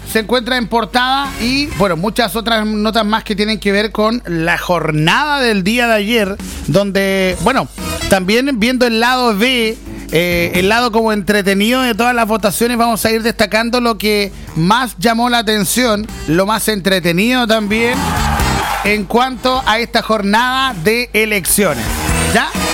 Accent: Chile; todos somos chilenos, y lo importante es que cada presidente que sale electo tiene el deber de hacer lo mejor por Chile.

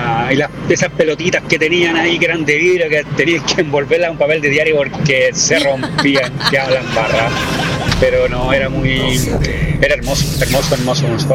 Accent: Viña del Mar, Valparaíso, Chile; Nosotros somos de acá, de Viña del Mar, en la parte de Nueva Aurora, donde vive por ahí el amigo Gustavito.

